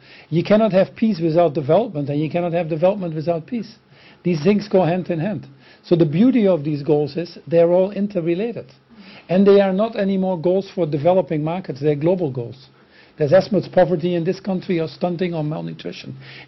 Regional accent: Netherlands; I'm from the Netherlands, where we have a party called the PVV, which is pretty scary as well.

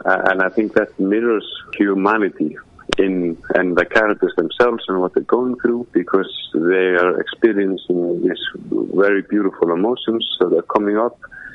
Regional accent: Iceland; the surrounding I grew up in Iceland.

